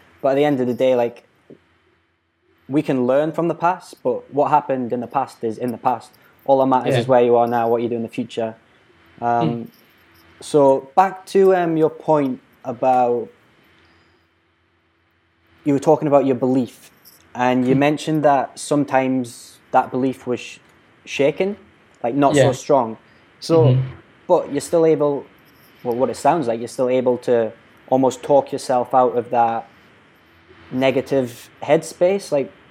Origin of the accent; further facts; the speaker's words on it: Newcastle upon Tyne, North East England, United Kingdom; growing up in Newcastle, the way I was brought up, my beliefs was, one, you're a Geordie, you're from Newcastle.